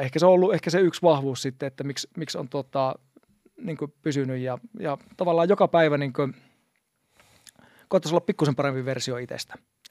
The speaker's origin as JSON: {"language": "Finnish", "town": "Raahe", "region": "North Ostrobothnia", "country": "Finland", "lives_now": "Helsinki, Finland", "said": "mä oon siis lähtöisin Raahesta ja asutaan tätä nykyään vaimokas tuossa Viikinmäessä ja 3 lasta"}